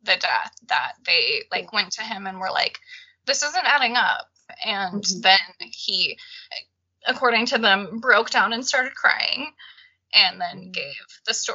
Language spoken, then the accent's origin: English; Minnesota, United States; So I grew up in Minnesota and they were just right across the border in Wisconsin.